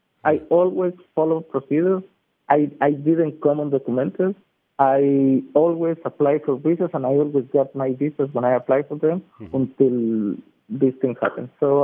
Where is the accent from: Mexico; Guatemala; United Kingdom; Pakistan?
Guatemala; now in Lansing, United States; So when I just got here, they would say, where are you from? And I would say, I'm from Guatemala. But after 24 years, when they say, where are you from? My feeling is, I'm from Lansing.